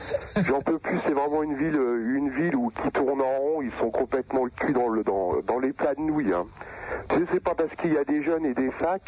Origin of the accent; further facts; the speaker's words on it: Toulouse, Occitanie, France; Je suis de Toulouse.